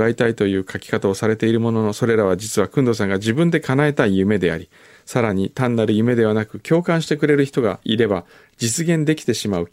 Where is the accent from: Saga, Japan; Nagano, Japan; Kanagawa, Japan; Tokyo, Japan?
Kanagawa, Japan; Kamakura; 私は生まれ育ちが鎌倉のど真ん中なので、大人になるまでは観光などという言葉を意識したことがなかったのですが